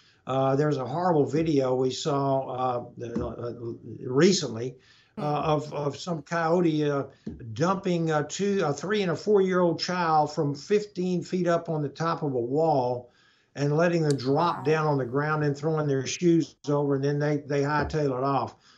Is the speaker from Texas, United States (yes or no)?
yes; Texas, United States; Representative Arrington, he's from West Texas, I'm from East Texas